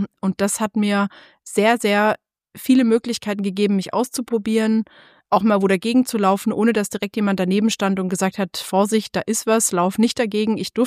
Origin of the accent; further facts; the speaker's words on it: Baden-Württemberg, Germany; now in Berlin, Germany; ich bin als Schwabe in Berlin.